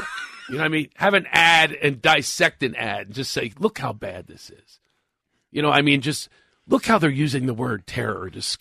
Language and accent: English; Philadelphia, Pennsylvania, United States; If I was homeless, I'm from Philadelphia.